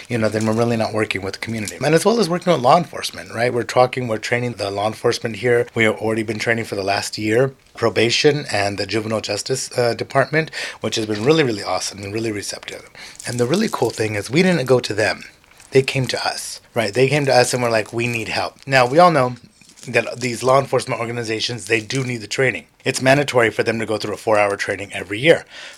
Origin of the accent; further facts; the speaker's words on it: Merced, California, United States; And like I said, I love Merced. I was raised here. I was raised from Baleco all the way to Pilanato. I lived in every single town.